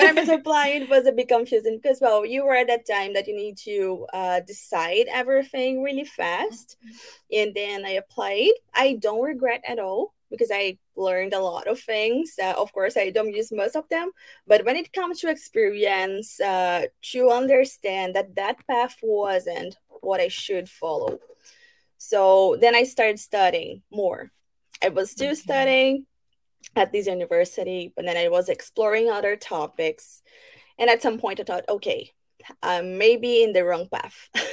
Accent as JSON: {"language": "English", "country": "Brazil", "lives_now": "Canada", "said": "As you know, I'm from Brazil. Now I'm based in Canada."}